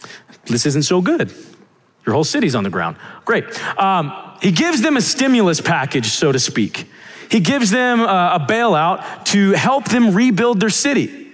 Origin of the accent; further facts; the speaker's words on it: Dallas, Texas, United States; also born or lived in Sweetwater; Like, I was raised in Dallas, but I'm from a little town called Sweetwater, Texas.